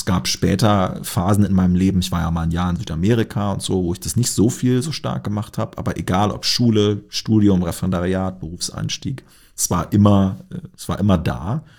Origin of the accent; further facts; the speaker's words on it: Lower Saxony, Germany; Also ich stamme aus Niedersachsen und bin auf einem kleinen Dorf aufgewachsen, wo wir seinerzeit hingezogen sind, weil meine Mutter dort einen neuen Job bekam. Und das war dann relativ früh das Lebensumfeld, in dem ich groß geworden bin. Also sehr ländlich, sehr niedersächsisch.